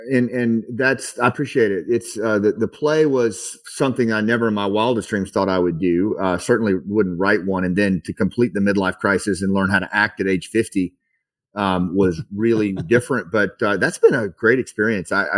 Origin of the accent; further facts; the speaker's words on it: Mount Ida, Arkansas, United States; the little town I grew up in Mount Ida, Arkansas.